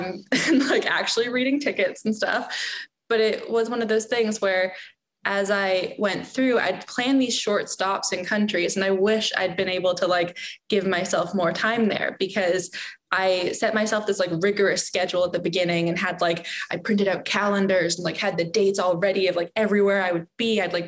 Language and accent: English; Toronto, Ontario, Canada; I grew up in Toronto